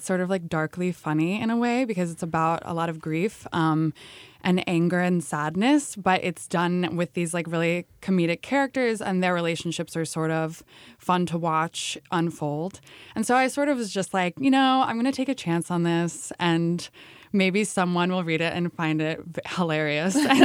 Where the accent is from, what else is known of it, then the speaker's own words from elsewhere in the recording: New Hampshire, United States; now in New York, United States; Yes, I live in New York, there but I'm go. From New Hampshire, so all over the East Coast.